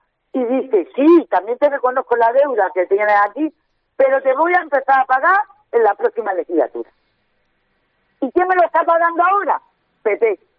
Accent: Carchuna-Calahonda, Andalusia, Spain; Otra cosa que beneficia a mi pueblo, Carchona y Calahonda, porque mi sueldo no sale de las arcas municipales de Carchona y Calahonda, sale de Motril.

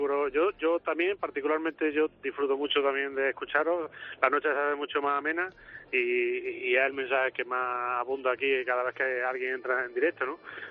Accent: Bujalance, Andalusia, Spain; now in Vitoria, Spain; llevo casi 3 años aquí en el País Vasco, en la provincia de Álava, en Vitoria concretamente, y os voy a enviar unos dulces típicos de mi pueblo, de Bujalance

